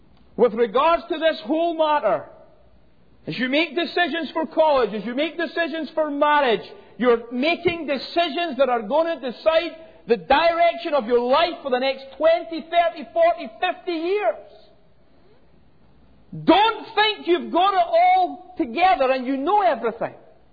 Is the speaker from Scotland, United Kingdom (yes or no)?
yes; Scotland, United Kingdom; Growing up in Scotland, Eric Liddell was one of my great heroes.